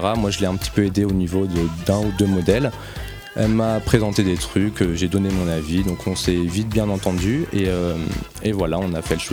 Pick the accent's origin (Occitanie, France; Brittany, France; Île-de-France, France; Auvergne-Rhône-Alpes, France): Brittany, France; Locminé; now in Rennes, France; je viens de Locminé, donc dans la campagne morbihanaise, et du coup c'est pas là-bas que ça va bouger. Donc j'avais envie d'aller dans une plus grosse ville déjà, mais de rester près de chez moi, parce que c'est là que je connais vraiment les endroits ou les lieux qui me correspondent. Du coup voilà, je me suis installé sur Rennes